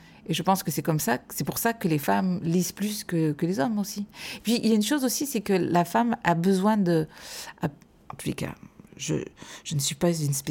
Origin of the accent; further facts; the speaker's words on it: south of France, France; Je viens du sud de la France, donc de la Méditerranée.